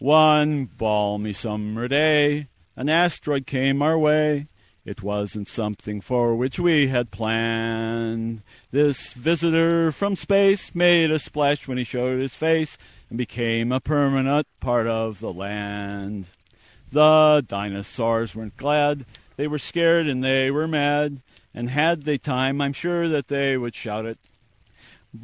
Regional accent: Berkeley, California, United States; I'm from Berkeley, Bay Area Watershed

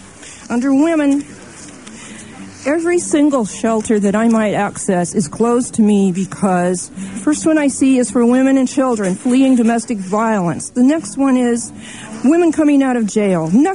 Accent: Portland, Oregon, United States; although I was born and raised in Portland, I've traveled all over the United States extensively

